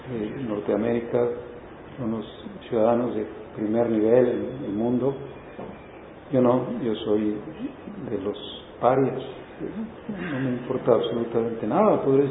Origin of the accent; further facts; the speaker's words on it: Mexico; a lo mejor puedo envidiar no ser ciudadano americano en este momento, ¿sí? soy ciudadano mexicano, ¿sí?